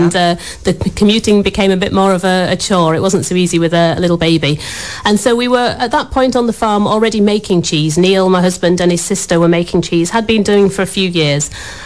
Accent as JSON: {"language": "English", "region": "Yorkshire and the Humber", "country": "United Kingdom", "tie": "born or raised there", "said": "I was born and bred in Yorkshire."}